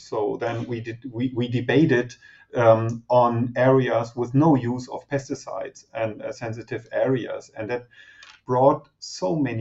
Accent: Germany; English is a second language; We have in my home country Germany

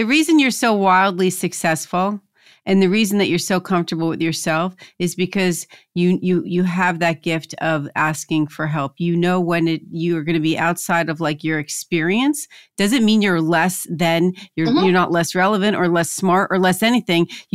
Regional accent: New Jersey, United States; So no, I'm from Jersey. I'm not from California.

